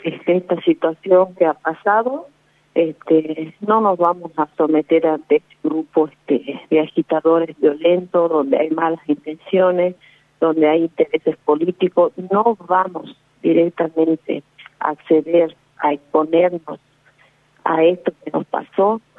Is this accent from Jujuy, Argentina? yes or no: yes; Humahuaca, Jujuy, Argentina; No es mi pueblo de Humahuaca.